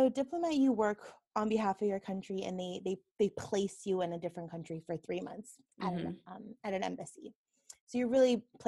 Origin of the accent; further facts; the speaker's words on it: Canada; So I'm Canadian.